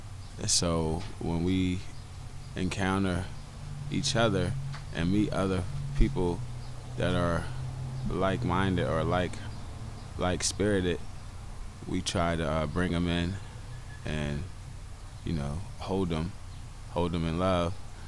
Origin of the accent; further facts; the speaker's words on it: Philadelphia, Pennsylvania, United States; farm manager. I live not too far from here on 30th and Master. I grew up on Chadwick Street, not too far from here.